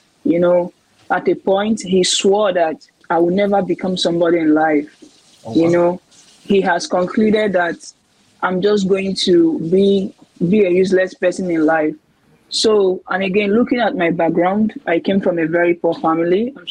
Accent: Nigeria; Yeah, I think these two are the most difficult challenges I really, really faced, you know, why growing up in Nigeria.

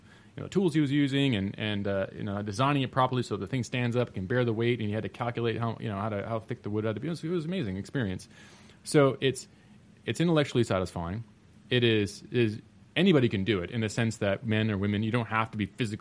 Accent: Ontario, Canada; I worked for a carpenter when I was doing a co-op at a national park that was near my hometown.

